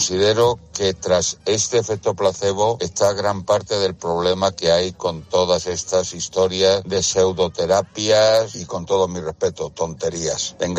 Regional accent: Valencia, Valencian Community, Spain; Soy un ponedor de Valencia … placa blanca.

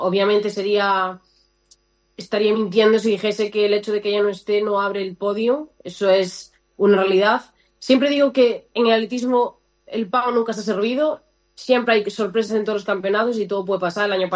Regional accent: Galicia, Spain; Yo como gallega que soy

